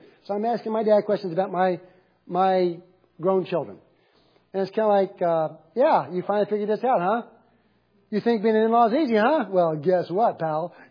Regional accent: the South, United States; It's not because I was virtuous. And it's not because I was from the South.

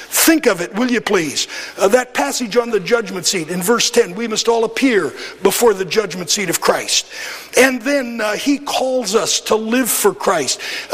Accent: Huntsville, Alabama, United States; If I'm away from Huntsville, and someone asks me, did ask me before 2009, "Where are you from?" We said, "From the Decatur, Huntsville, Alabama area."

